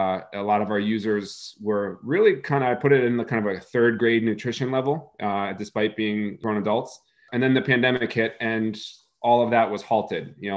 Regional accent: Pennsylvania, United States; So I grew up in Pennsylvania, you know, meat and potatoes area

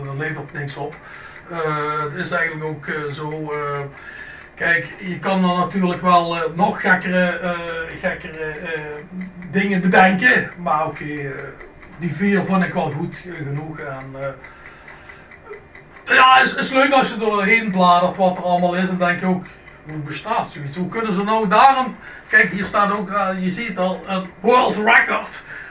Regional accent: Limburg, Netherlands; ik voel me Limburger. En boven die Hollanders, daarboven, boven de rivieren

